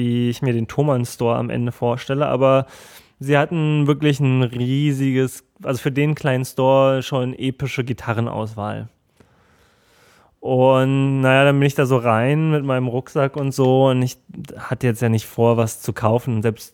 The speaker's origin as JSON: {"language": "German", "country": "Germany", "said": "ich komme aus Deutschland"}